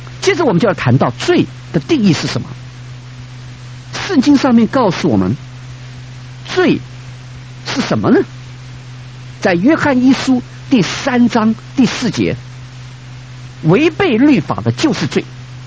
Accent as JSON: {"language": "Chinese", "country": "China", "said": "那么我们中国人可能比较好一点，中国人有道德的标准"}